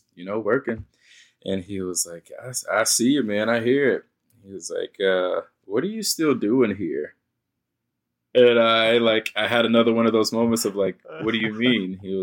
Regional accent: China Grove, North Carolina, United States; And that was my first time ever leaving my hometown, China Grove, to go out of North Carolina. So New York was the first time that I left North Carolina

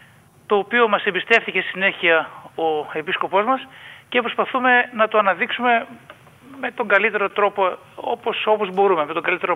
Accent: Eastern Macedonia and Thrace, Greece; Οι περισσότεροι από τους Αλεξανδροπολίτες από εκεί καταγόμαστε, από την Ανατολική Θράκη.

